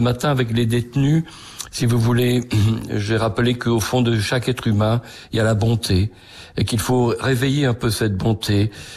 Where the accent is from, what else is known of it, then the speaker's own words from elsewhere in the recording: Hauts-de-France, France; je reviens dans le Pas-de-Calais, puisque ce sont mes origines. Je suis fils de paysan, vous savez, j'aime beaucoup ma terre natale